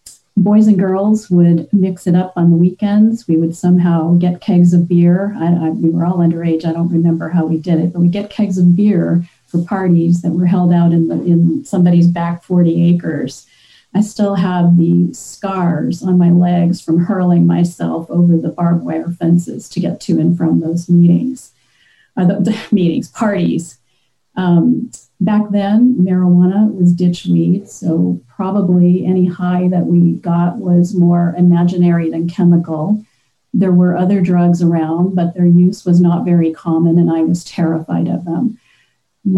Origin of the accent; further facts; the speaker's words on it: Oregon, United States; I'm from Oregon.